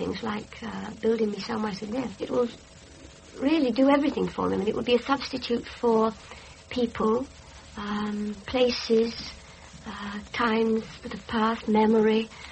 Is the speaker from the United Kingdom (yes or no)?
yes; Blackburn, North West England, United Kingdom; also born or lived in Oswaldwistle; I'm not originally from Oswaldwistle. I was born, in fact, in Blackburn, but my parents moved to Oswaldwistle